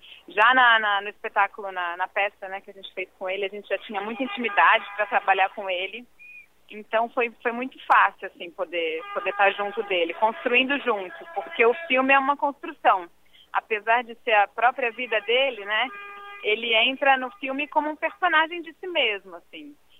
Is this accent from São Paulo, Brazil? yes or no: yes; Bebedouro, São Paulo, Brazil; Eu já fui aluna da USP, sou de Bebedouro, né? Que é pertinho de Ribeirão também.